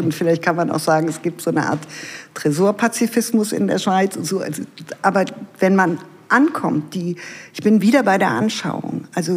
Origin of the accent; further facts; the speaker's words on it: Krefeld, North Rhine-Westphalia, Germany; ich komme aus Krefeld